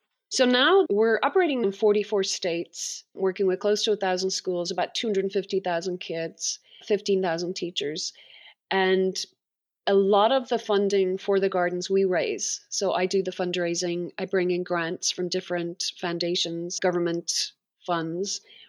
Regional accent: Dublin, Leinster, Ireland; whether it was being by the sea, because I grew up in Dublin, or going into the woods, I really, really love trees.

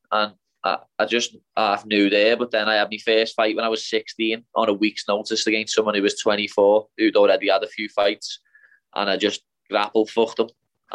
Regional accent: Liverpool, North West England, United Kingdom; I've fought in my hometown in front of 10,000 people in the packed out Echo Arena.

